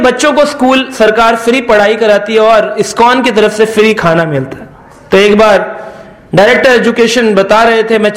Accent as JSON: {"language": "Hindi", "town": "Mathura", "region": "Uttar Pradesh", "country": "India", "said": "हम लोग मथुरा के रहने वाले हैं, पर मेरी पढ़ाई विदेशों में हुई, बाहर घूमता रहा, लेकिन परिवार में हमने जब बहुत छोटे थे तो देखा है कि लाइट भी नहीं होती थी।"}